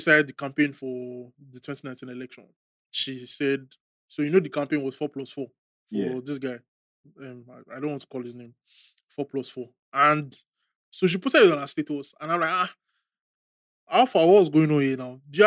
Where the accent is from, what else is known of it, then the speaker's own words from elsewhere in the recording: Nigeria; like I've come to the point in my life as a Nigerian where like I don't feel like Nigeria is worth suffering for.